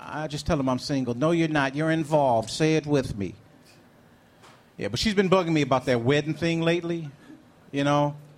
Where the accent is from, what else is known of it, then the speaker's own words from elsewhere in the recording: Detroit, Michigan, United States; I say, hey, it's great to be here. I'm from Detroit.